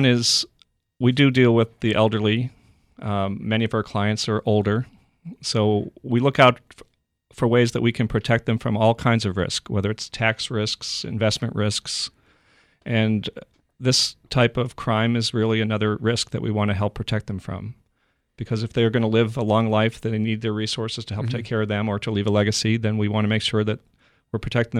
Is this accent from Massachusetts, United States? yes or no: yes; Boston, Massachusetts, United States; born there; So I was born in the Boston area.